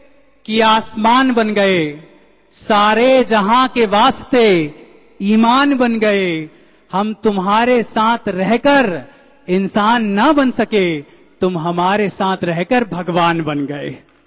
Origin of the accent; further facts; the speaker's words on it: India; हम उस भारत देश के रहने वाले हैं जिसने नागरिकता की परिभाषा सबसे पहले दी।